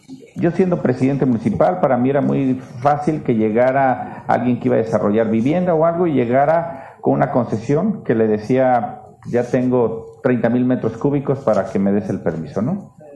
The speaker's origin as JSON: {"language": "Spanish", "region": "Guanajuato", "country": "Mexico", "said": "yo soy de Guanajuato, nosotros podíamos extraer agua a 70 metros"}